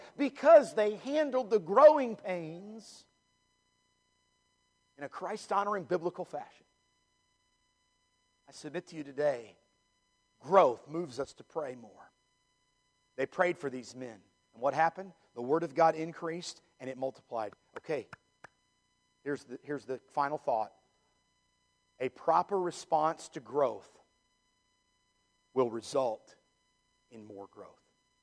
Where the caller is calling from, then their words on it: Japan; Yeah, I'm from Japan.